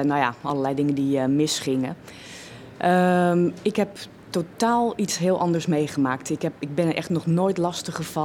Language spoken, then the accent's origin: Dutch; Netherlands; ik ben niet christelijk, zij zijn christelijk. Ik ben vrouw, ik ben Nederlander